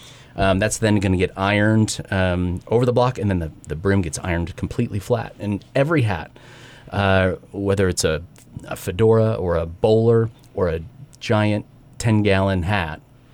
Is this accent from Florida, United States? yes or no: no; Billings, Montana, United States; also born or lived in San Antonio, Texas; And although I was born and raised in Billings, I fell in love with the hat when I lived in Texas.